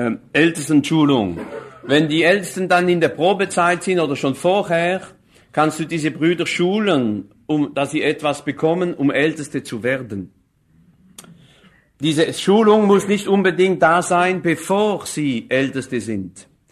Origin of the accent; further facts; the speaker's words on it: France; Bei uns in Frankreich gibt es nicht viel.